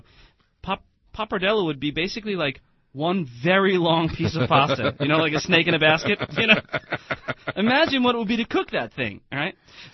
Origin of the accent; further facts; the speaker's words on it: Ireland; And I'm Irish boy. What do I know about Italian except for, you know, it doesn't look like the menus I've seen in Italy.